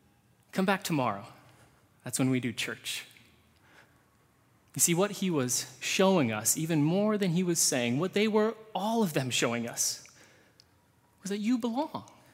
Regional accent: Pacific Northwest, United States; But we're two kids from the Northwest. We don't know what we're doing.

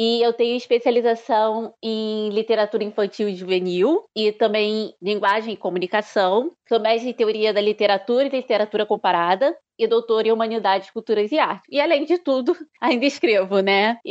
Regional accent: Duque de Caxias, Rio de Janeiro, Brazil; Sou nascida e criada em Duque de Caxias, no Rio de Janeiro. É uma cidade da Baixada Fluminense, né? É mais periférica.

